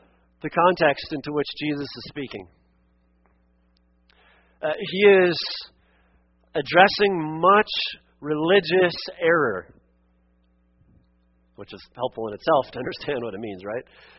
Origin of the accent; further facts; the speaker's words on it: Oregon, United States; Or because a lot of times in the culture where I grew up in Western Oregon, if you recycle, or if you don't vote Republican